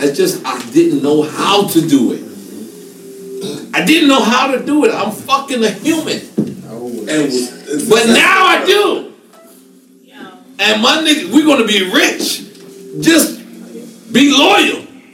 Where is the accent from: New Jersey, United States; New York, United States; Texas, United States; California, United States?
New York, United States; Queens; I know I'm from Queens, and I know a lot of people probably would think different, but like, I went to the Bronx, and the Bronx embraced me